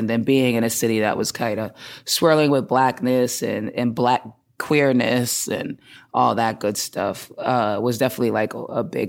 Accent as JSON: {"language": "English", "town": "Boston", "region": "Massachusetts", "country": "United States", "tie": "born or raised there", "also_born_or_lived": "Atlanta", "said": "Like, I grew up in Boston. I'm from Boston. Lived there my whole life. I went to Atlanta. I was in my 20s to go to school."}